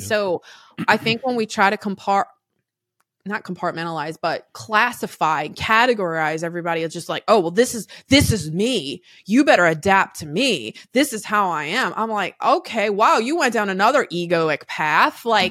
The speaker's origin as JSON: {"language": "English", "region": "Louisiana", "country": "United States", "said": "I hate that Southern ass term. I'm from Louisiana."}